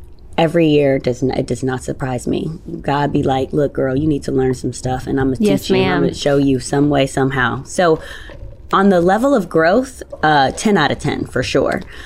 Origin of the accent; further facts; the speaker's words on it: New York City, New York, United States; I've always lived in New York, you know?